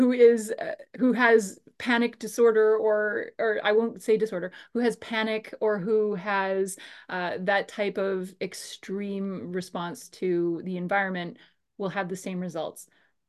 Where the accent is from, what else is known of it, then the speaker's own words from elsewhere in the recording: Winnipeg, Manitoba, Canada; I am from Winnipeg, Canada, right in the middle.